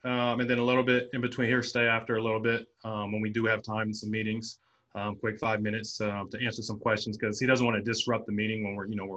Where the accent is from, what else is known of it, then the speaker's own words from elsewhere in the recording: San Diego, California, United States; I've watched Phillip for a long time, me growing up in San Diego. So I've always followed the Chargers, you know, even before I came here.